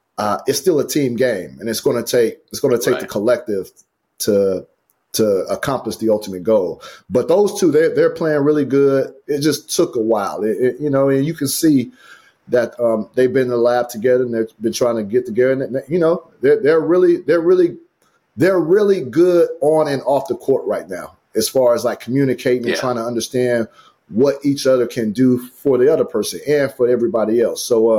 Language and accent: English; Fresno, California, United States; I could speak to it in Fresno, where that's my hometown.